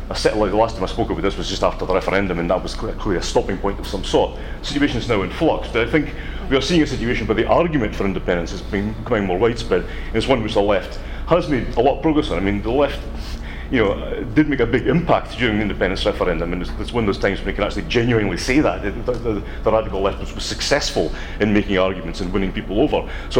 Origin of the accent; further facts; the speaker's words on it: Scotland, United Kingdom; I come from Aberdeenshire.